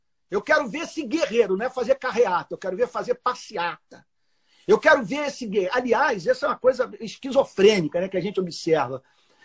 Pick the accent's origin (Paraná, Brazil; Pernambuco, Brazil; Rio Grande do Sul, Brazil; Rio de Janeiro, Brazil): Rio de Janeiro, Brazil; Ipanema, minha primeira praia, onde eu nasci, onde eu fui morar pela primeira vez.